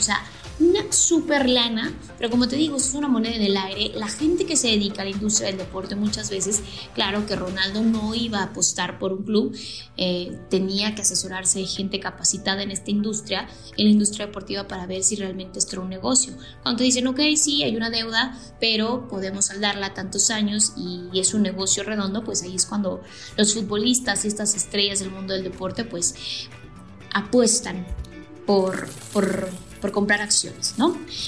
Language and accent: Spanish; State of Mexico, Mexico; Yo que soy del Estado de México